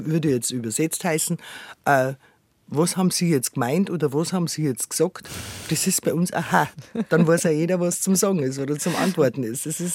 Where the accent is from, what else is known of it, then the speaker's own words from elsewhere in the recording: Bavaria, Germany; accent: Bavarian; Ich habe direkt ein bisschen Angst, dass es zu bayerisch dann redet, gell?